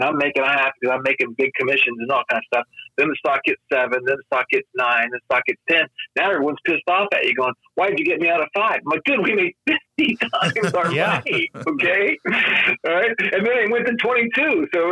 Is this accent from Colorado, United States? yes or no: yes; Colorado, United States; moved away as an adult; now in California, United States; So first of all, I'm from Colorado. So I was in Colorado. So I didn't move out here until after I retired from the business.